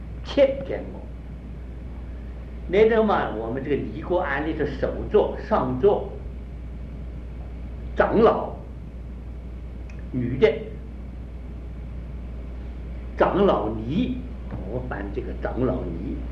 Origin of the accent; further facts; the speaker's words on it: Taiwan; 阿婆，我们台湾话叫阿婆了。